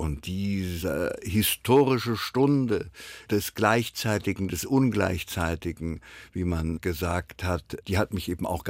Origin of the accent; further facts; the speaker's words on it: Frankfurt, Hesse, Germany; ich komme aus Frankfurt